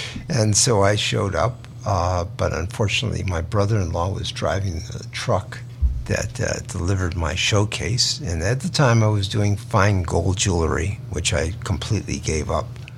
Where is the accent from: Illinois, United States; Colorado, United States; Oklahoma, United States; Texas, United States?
Illinois, United States; Chicago; born there; Well, my story is actually when I was born in Cabrini Green